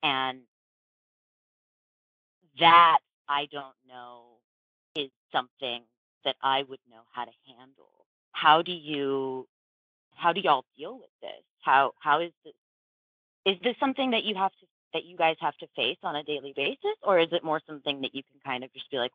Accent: the South, United States; sorry, I'm from the South, so it's y'all.

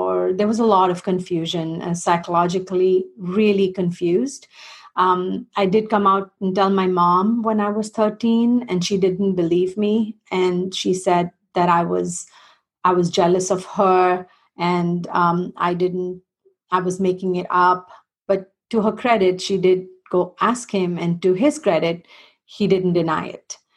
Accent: Chennai, Tamil Nadu, India; also born or lived in New Delhi; I was born in the north of India in a place called New Delhi. It's actually the capital. And at the age of about four, we moved to the south to a city called Chennai

